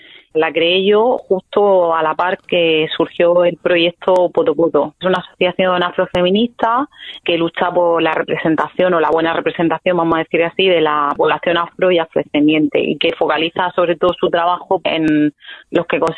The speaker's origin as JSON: {"language": "Spanish", "town": "Murcia", "region": "Region of Murcia", "country": "Spain", "tie": "born or raised there", "said": "soy murciana, nacida en Murcia, en la Rizaga en concreto, y por otro lado, pues soy de origen africano, de Guinea Ecuatorial, más específicamente, como has comentado, por mi madre"}